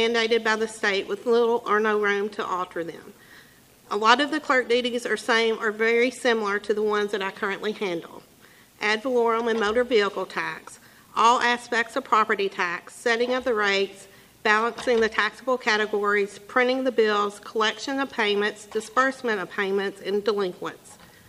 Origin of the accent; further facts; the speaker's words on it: Fredonia, Kentucky, United States; I am a Republican. I was raised in the Walnut Grove community of Fredonia by my conservative parents